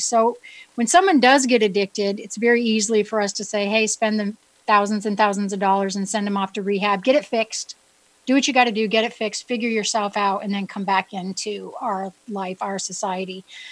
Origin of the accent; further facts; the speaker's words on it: New England, United States; accent: New England; That's my New England accent.